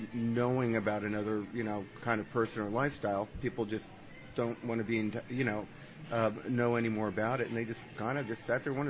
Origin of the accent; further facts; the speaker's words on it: New York, United States; now in Arizona, United States; We're originally from New York.